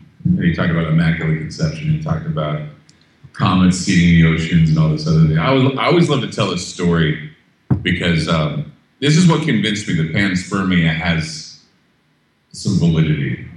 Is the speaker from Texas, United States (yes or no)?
no; Utah, United States; And I come from Utah, where it was bad to learn about where babies come from